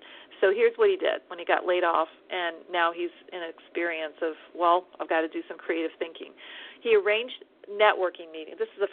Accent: Austin, Texas, United States; right outside of my hometown of Austin.

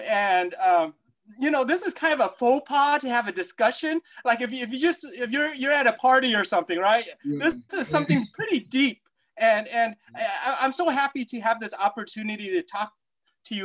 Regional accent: Aurora, Colorado, United States; I was a kid growing up in Aurora, Colorado in the 80s. Man, that was like about 5 Asians in that whole school.

